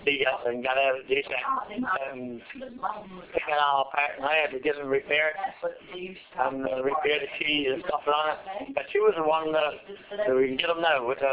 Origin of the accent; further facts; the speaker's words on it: Carbonear, Newfoundland and Labrador, Canada; I come from Carbonera.